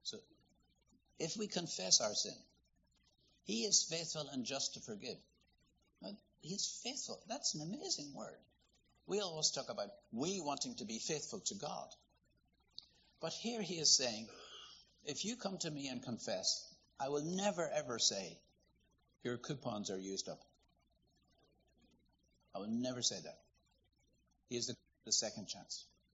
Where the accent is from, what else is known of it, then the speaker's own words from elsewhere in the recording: Northern Ireland, United Kingdom; In the country I come from, I was born in Northern Ireland.